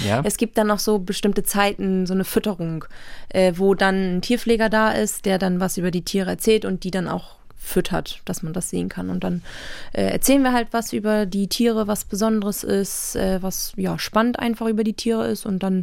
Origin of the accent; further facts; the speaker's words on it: Hamburg, Germany; ich komme hier aus Hamburg